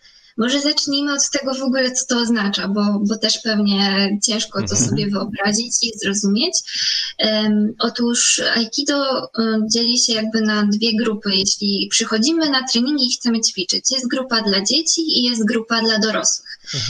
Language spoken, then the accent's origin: Polish; Augustów, Podlaskie Voivodeship, Poland; U nas w Augustowie było jedynie karate